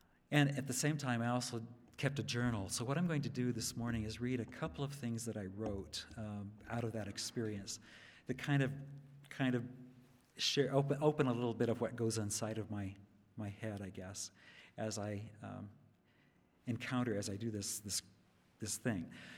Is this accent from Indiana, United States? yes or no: yes; Middlebury, Indiana, United States; Now, I grew up, like I said, in Elkhart County. I grew up in Middlebury, which a couple of people in this room also know.